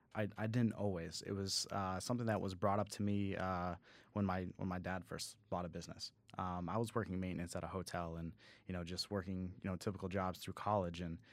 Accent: New Hampshire, United States; moved away as an adult; now in Greenville, United States; I am originally from New Hampshire, and I moved down here to Greenville for a manufacturing job.

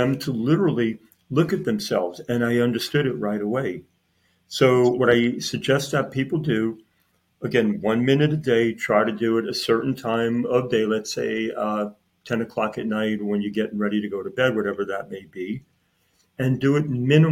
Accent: Brooklyn, New York, United States; I always tell people, Dr. Selena, I'm from Brooklyn.

